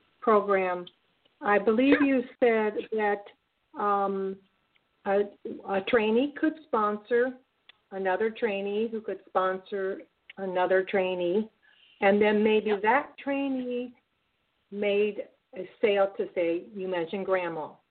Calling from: Port Charlotte, Florida, United States; I'm from Port Charlotte, Florida.

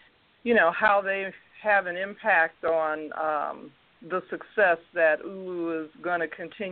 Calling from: Denver, Colorado, United States; Greetings. … I'm calling from Denver, Colorado.

